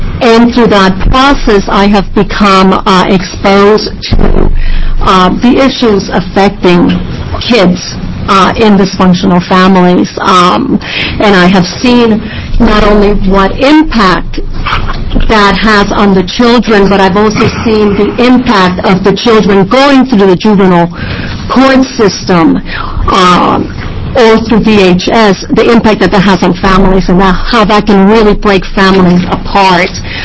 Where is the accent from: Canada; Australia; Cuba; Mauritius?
Cuba; first language Spanish; English is a second language; now in United States; I'm originally from Cuba. Spanish is my first language.